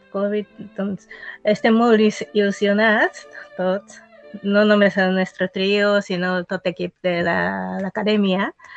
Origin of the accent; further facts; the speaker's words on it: Japan; Catalan is a second language; Aquest cançó és un clàssic per a nosaltres, per als japonesos.